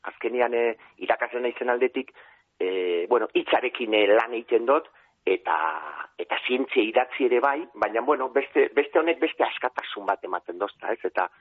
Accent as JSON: {"language": "Basque", "town": "Eibar", "region": "Basque Country", "country": "Spain", "lives_now": "Algorta, Spain", "said": "Eibartarra naiz, ni berez jatorriz."}